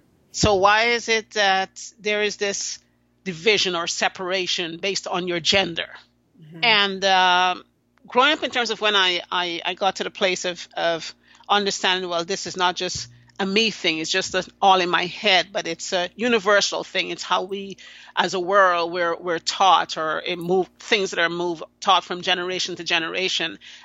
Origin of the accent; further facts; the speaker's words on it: Guyana; I grew up in South America. I was born in Guyana, South America, and that's where I spent the first 20 years of my life.